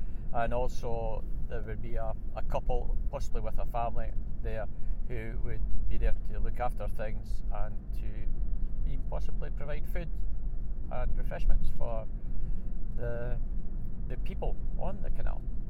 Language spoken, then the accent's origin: English; Bathgate, Scotland, United Kingdom; So I'm driving down to through Durfikin from my hometown of Bathgate, over the country roads, and I'm heading for Linlithgow